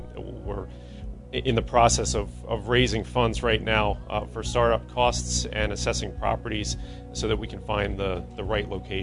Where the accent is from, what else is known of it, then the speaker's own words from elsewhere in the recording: Quakertown, Pennsylvania, United States; I'm from the Quakertown area. I'm actually a member of Quakertown United Methodist Church.